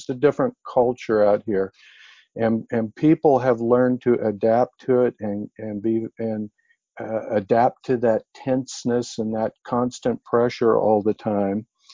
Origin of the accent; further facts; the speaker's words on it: Oregon, United States; and I'm from Oregon and originally, so I grew up, was born and raised there.